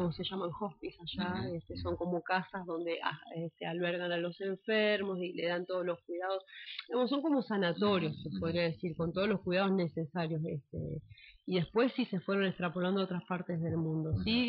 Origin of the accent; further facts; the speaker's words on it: Rosario, Santa Fe, Argentina; yo estuve trabajando en Federación, yo soy de Rosario, y en el cordón industrial se ve mucha cantidad también.